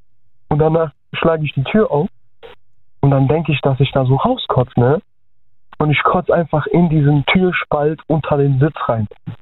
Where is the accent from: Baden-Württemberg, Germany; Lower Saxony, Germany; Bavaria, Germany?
Baden-Württemberg, Germany; Heidelberg; Ich komme aus Heidelberg.